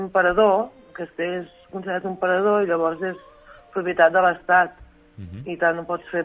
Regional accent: Solsona, Catalonia, Spain; nosaltres el vam celebrar a Solsona, perquè jo soc de Solsona

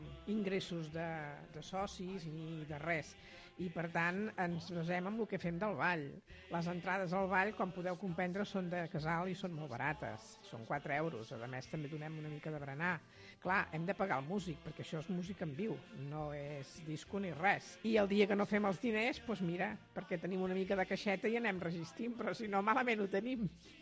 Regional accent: Manresa, Catalonia, Spain; sóc també de Manresa, però ja he estat molts anys a fora. Ara, quan em vaig prejubilar, vaig tornar cap al meu poble estimat.

